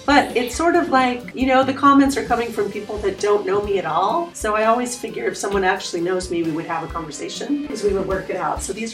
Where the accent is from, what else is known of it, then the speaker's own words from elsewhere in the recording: Wilmington, United States; Yeah, you know, I'm here. I grew up in Wilmington.